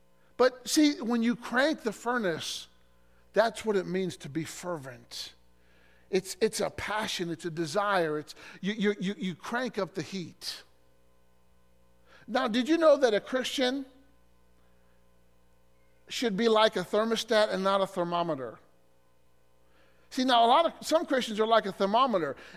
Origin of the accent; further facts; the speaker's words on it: Illinois, United States; You know, one time in Illinois, my hometown